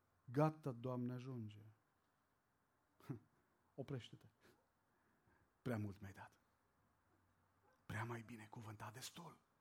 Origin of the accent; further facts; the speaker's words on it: Orșova, Mehedinți County, Romania; born there; m-am născut în Orșova, un oraș lângă Băile Herculane, poate știți zona aceea.